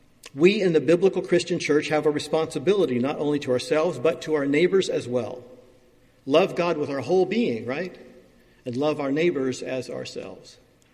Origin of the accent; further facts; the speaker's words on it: United States; I'm an American, so I can say stuff like that, I think.